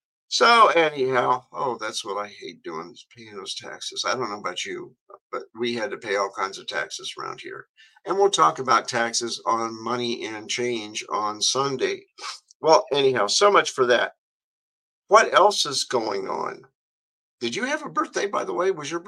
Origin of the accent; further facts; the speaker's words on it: Greenville, Ohio, United States; born there; I was born in Greenville, Ohio in 1948, which makes me 77 years.